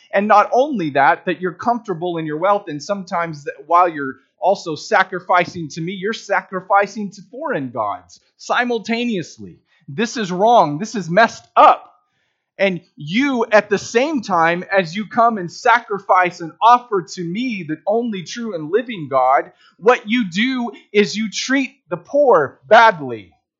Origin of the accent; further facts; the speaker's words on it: Newkirk, Oklahoma, United States; I actually think about this as growing up in Newkirk, and we lived kind of outside of town, and we had about 11 acres